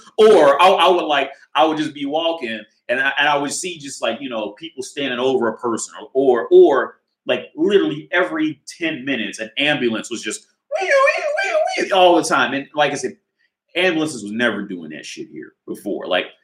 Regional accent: Ohio, United States; Now I'm from Ohio, right?

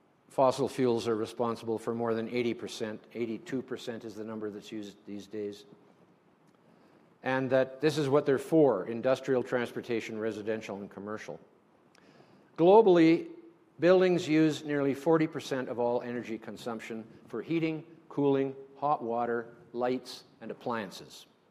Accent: Canada; I'm a Canadian

